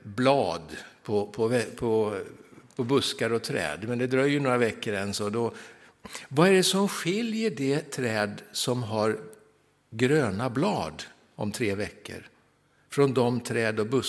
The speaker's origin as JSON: {"language": "Swedish", "town": "Södertälje", "region": "Stockholm County", "country": "Sweden", "tie": "born or raised there", "also_born_or_lived": "Mariefred", "said": "det var nästan 40 år sedan jag flyttade från Södertälje där jag växte upp i pingstförsamlingen i Södertälje. Annars är jag född i en liten stad som heter Mariefred i Sörmland. Så det är min bakgrund."}